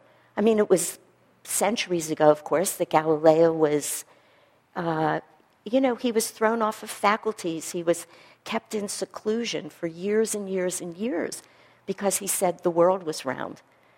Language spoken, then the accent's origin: English; East Coast, United States; moved away as an adult; I was born and raised on the East Coast, and I've always loved California. From the minute I crossed the state line in my 20s, I've just felt like I was home.